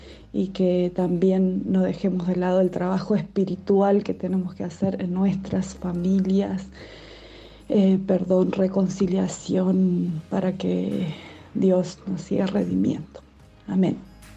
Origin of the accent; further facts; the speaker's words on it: Sumampa, Santiago del Estero, Argentina; muy capaces somos los argentinos.